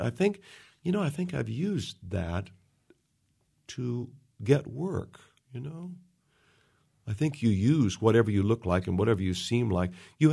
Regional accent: Pittsburgh, Pennsylvania, United States; born there; So I was born in Pittsburgh because my mother was staying with her mother during World War II because my dad was in the service. And so we stayed like for 3 or 4 years with my mother on this house on this hill.

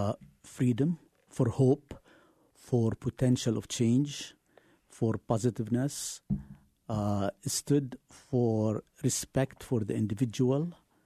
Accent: Beirut, Beirut Governorate, Lebanon; And I came from Lebanon. I was born in Lebanon, in Beirut, Lebanon.

